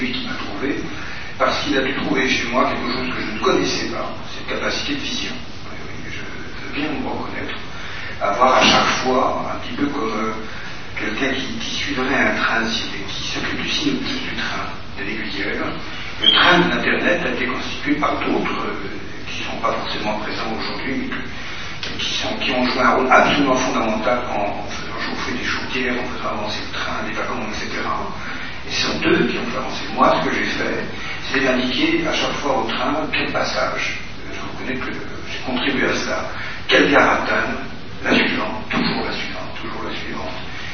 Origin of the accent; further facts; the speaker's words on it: France